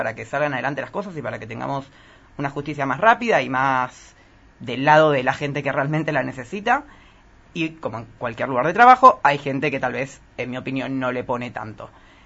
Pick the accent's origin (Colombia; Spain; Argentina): Argentina